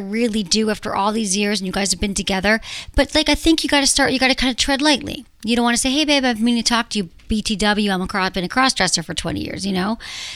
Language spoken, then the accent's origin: English; Michigan, United States; And you're in Wisconsin and I'm from Michigan.